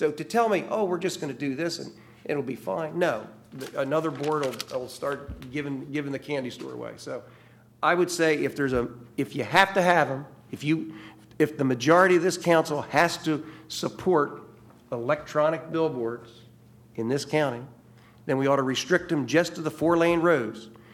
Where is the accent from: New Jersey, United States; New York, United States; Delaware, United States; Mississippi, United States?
Delaware, United States; Seaford; now in Rehoboth, United States; I grew up in Seaford. My parents are from Georgetown, and I live in Rehoboth